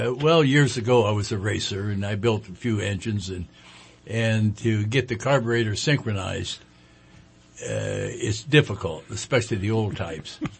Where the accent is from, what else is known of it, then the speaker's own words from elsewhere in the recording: Arcata, California, United States; now in Redding, United States; Born and raised in Arcata.